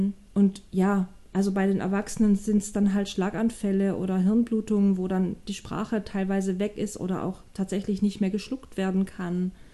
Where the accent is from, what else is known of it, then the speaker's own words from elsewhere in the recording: Baden-Württemberg, Germany; verheiratet, habe zwei erwachsene Kinder, bin auch schon Oma und komme aus dem schönen Baden-Württemberg, was man aber nicht unbedingt hört, weil ich nicht hier geboren bin.